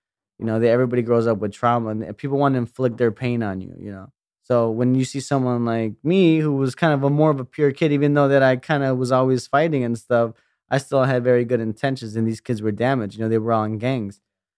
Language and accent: English; León, Guanajuato, Mexico; also born or lived in Seattle; growing up in León, Guanajuato, that's where my father was born, León, Guanajuato. They always call me güero or gringo